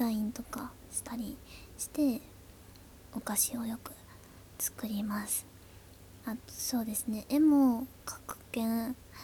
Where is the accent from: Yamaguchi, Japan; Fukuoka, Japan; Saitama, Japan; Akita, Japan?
Fukuoka, Japan; 今は地元の福岡に住んじょって